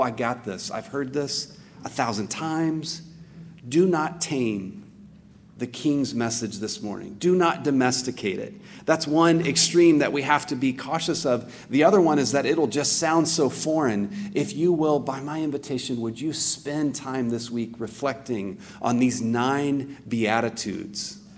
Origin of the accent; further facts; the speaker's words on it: Plainview, Texas, United States; am from a town. You have a clergyman who he and I were from a similar part of Texas. The name of my hometown was quite literally Plain View. Plain View. There are no mountains.